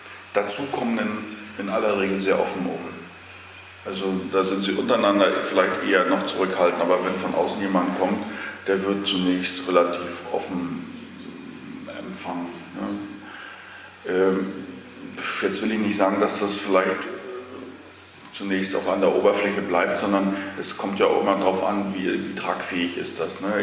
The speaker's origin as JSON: {"language": "German", "town": "Anklam", "region": "Mecklenburg-Vorpommern", "country": "Germany", "tie": "born there", "said": "Ich bin in Anklam geboren und seit 1967 wohnt meine Familie, also meine Eltern, hier in dem Dorf bzw. in der Gemeinde."}